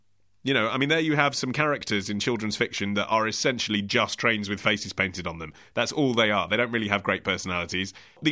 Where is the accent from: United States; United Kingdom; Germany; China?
United Kingdom; Okay, so obviously my instinct as a British man is don't mention this at all.